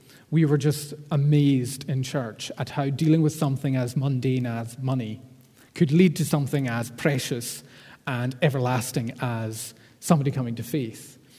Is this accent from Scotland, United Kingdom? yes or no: yes; Stornoway, Scotland, United Kingdom; now in Glasgow, United Kingdom; I am from Stornoway originally, but I've been living in Glasgow for the last 15 years.